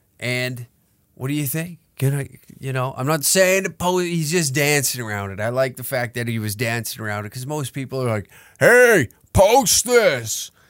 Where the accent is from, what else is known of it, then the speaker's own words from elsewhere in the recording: Taber, Alberta, Canada; he's a bar owner in my hometown of Taber, Alberta.